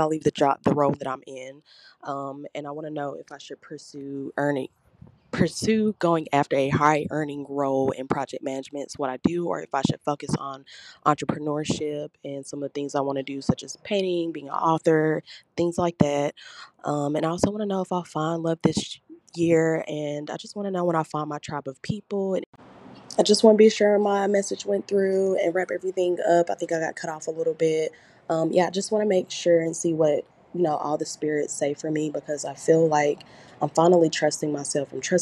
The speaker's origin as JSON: {"language": "English", "town": "Troutman", "region": "North Carolina", "country": "United States", "said": "I'm from the Charlotte / Troutman, North Carolina area."}